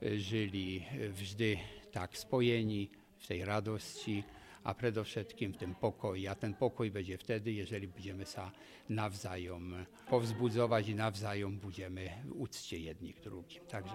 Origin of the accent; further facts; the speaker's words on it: Poland; Slovak is a second language; Ja pochádzam z Polska, tam je veľmi hlboká tradícia, Vianoc, vôbec naboženská tradícia.